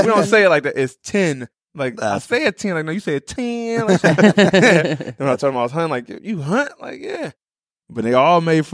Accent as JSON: {"language": "English", "region": "Illinois", "country": "United States", "also_born_or_lived": "New Jersey", "said": "But I came from Illinois."}